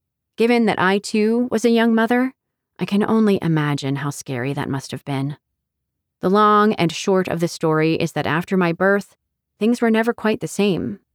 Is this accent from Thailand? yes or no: no; St. Thomas, U.S. Virgin Islands; I was born and raised on the Caribbean island of St. Thomas in the U.S. Virgin Islands. That's about 30 minutes away from Puerto Rico if you need a better frame of reference.